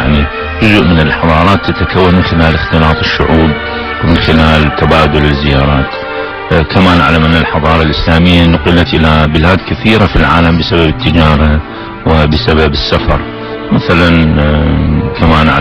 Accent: Baghdad, Baghdad Governorate, Iraq; أنا ولدت في بغداد عام 54 في منطقة الكاظمية، وترعرعت في هذه المنطقة، وهي منطقة مقدسة كانت تاريخيا منفصلة عن بغداد

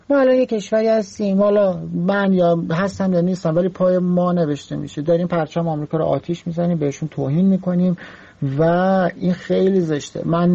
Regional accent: Iran; من به عنوان یک ایرانی که همیشه با سیاست‌های خارجی جمهوری اسلامی به شدت مخالف بودم حرف میزنم،

